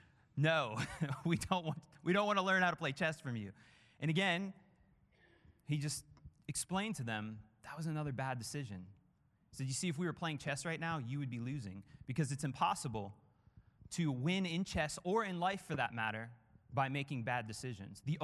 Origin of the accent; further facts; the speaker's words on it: Ireland; I am Irish, actually. Believe it or not, I am half Irish, half Arabic.